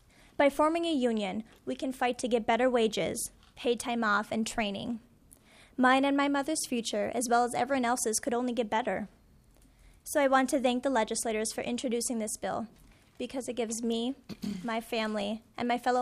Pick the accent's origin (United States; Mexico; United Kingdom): United States; Rosemount, Minnesota; I'm 23 years old, and I'm from Rosemount.